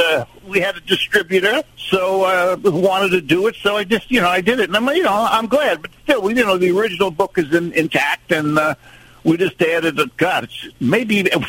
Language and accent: English; New York, United States; Oh, well, I'm from New York, and, I think you know, so much banter that goes on there that's, you know, humorous.